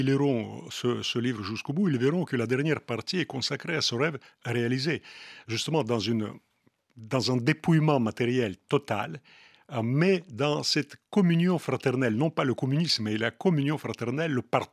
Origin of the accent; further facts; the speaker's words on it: Russia; accent: Russian; French is a second language; Je l'ai appris quand j'étais jeune, mais j'ai gardé l'accent russe.